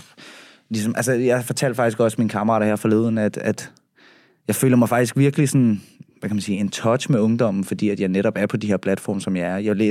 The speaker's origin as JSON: {"language": "Danish", "town": "Copenhagen", "region": "Capital Region of Denmark", "country": "Denmark", "tie": "born or raised there", "said": "jeg har set kvæg min opvækst ude på Christianshavn, og også kommet meget ud på Amager"}